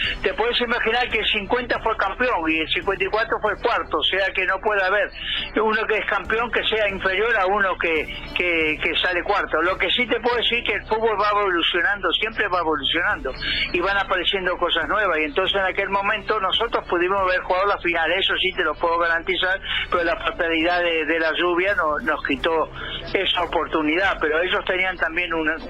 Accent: Uruguay; Lo viví como todo uruguayo.

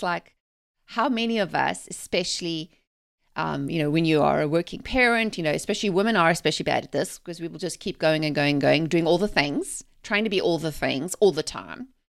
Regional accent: South Africa; I grew up in South Africa, okay, and we didn't have automatic cars.

